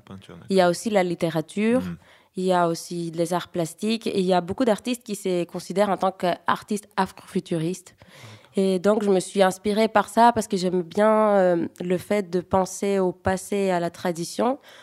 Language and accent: French; Greece; moi, j'ai grandi en Grèce